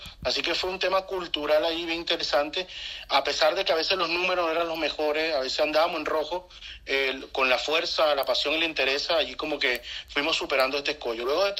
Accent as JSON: {"language": "Spanish", "country": "Venezuela", "said": "yo llegué como cualquier venezolano, obviamente"}